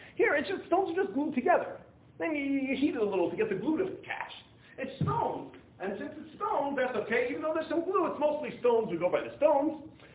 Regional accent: United States; Most counters, when I grew up in America, were formica.

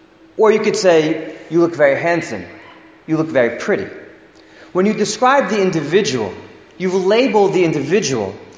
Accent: Teaneck, New Jersey, United States; Growing up in Teaneck, I know Rabbi Jacobowitz and Mrs. Jacobowitz heard this before

